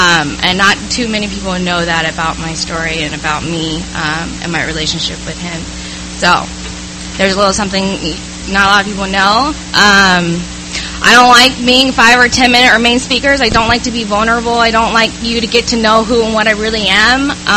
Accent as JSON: {"language": "English", "town": "San Diego", "region": "California", "country": "United States", "tie": "born or raised there", "said": "I grew up here in San Diego."}